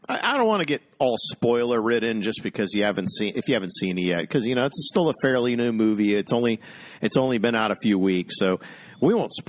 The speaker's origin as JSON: {"language": "English", "region": "Florida", "country": "United States", "said": "It's like, nah, man, I'm from Florida, man. What do I know about hockey?"}